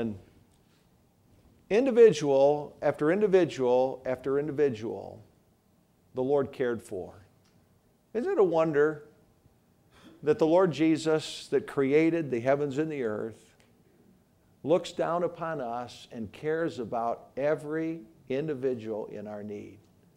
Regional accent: New York, United States; And though I grew up in New York State, New York City was not my favorite place to go.

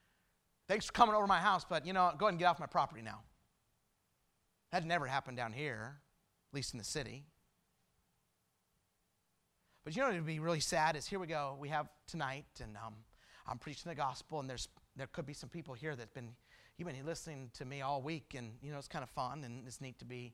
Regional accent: Twin Falls, Idaho, United States; Just a couple weeks ago, we were in where I grew up in Twin Falls, Idaho

